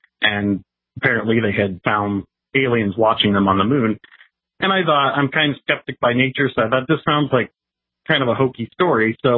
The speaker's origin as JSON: {"language": "English", "town": "Cleveland", "region": "Ohio", "country": "United States", "said": "And I remember looking, and I'm from Cleveland, so the lake was to my right."}